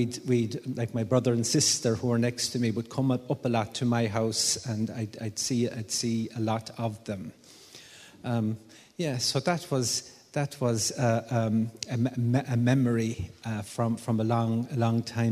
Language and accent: English; Limerick, County Limerick, Ireland; now in Cavan, Ireland; I'm from Limerick originally, but I'm living now in Cavan. I married a Cavan woman, and we spent a good bit of our lives in the Midlands, but eventually she got me up to Killeshandra, where I came from this morning.